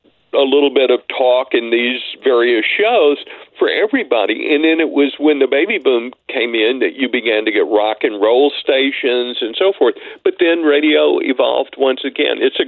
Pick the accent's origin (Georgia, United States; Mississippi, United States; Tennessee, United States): Mississippi, United States; I grew up in the Mississippi Delta, about 80, 90 miles south of Memphis.